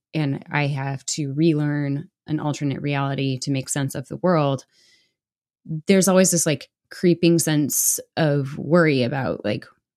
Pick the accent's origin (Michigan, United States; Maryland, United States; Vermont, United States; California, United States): California, United States; No, I grew up enough in California that yeah. that's how I see it too.